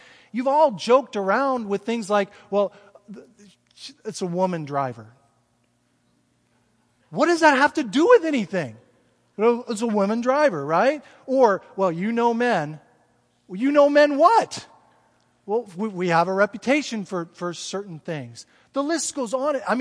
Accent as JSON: {"language": "English", "region": "Florida", "country": "United States", "tie": "born there", "also_born_or_lived": "Midwest", "said": "I am a white male, I'm in my 50s, I was born in Florida, I spent a lot of time in the Midwest, I am a Christian."}